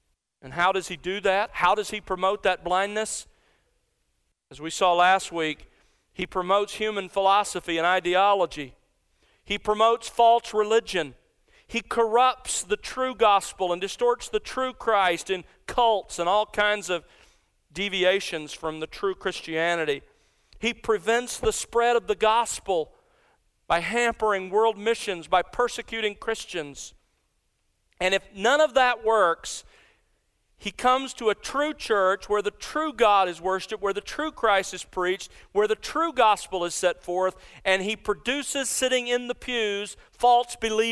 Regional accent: Alabama, United States; I grew up in South Alabama, and as I think I've told you before, when I was growing up, our family owned an old World War II Army issue red Willys Jeep.

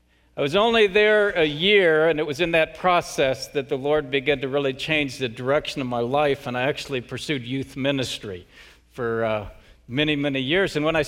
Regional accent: West Coast, United States; I never honestly dreamed of living in Texas. I grew up mostly on the West Coast, and yet in God's providence, He brought us here

